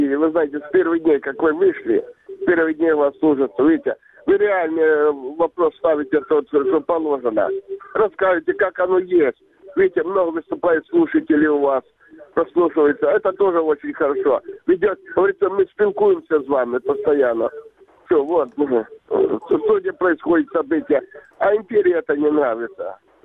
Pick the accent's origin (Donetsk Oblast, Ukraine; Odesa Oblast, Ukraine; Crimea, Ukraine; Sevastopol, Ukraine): Crimea, Ukraine; Я из Крыма.